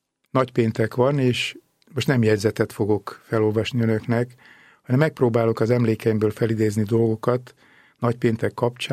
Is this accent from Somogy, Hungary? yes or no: yes; Törökkoppány, Somogy, Hungary; egy Somogy megyei, ma már Vármegyei kis faluban, Törökkoppányban születtem, az én gyerekkoromban olyan 800 ezer lakosa lehetett. Körülbelül 150 méterre laktunk a templomtól.